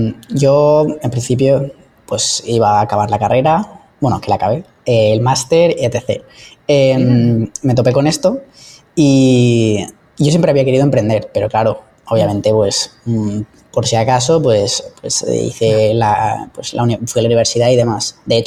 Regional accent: Alicante, Valencian Community, Spain; Pues justamente ahora estoy en Colombia, llevo ya aquí un mes, pero bueno, yo soy de España, la parte de Alicante.

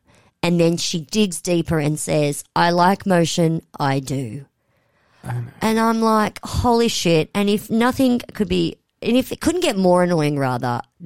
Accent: Wollongong, New South Wales, Australia; Oh, yeah, peeps, we're from Wollongong.

